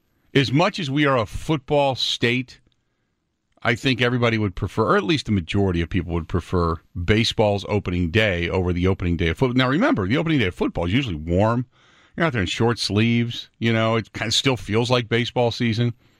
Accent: Cincinnati, Ohio, United States; where I grew up in Cincinnati.

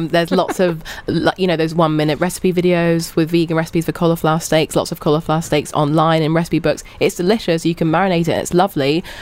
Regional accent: London, United Kingdom; also born or lived in California; now in Dubai, United Arab Emirates; I used to live in California, and I'm from London

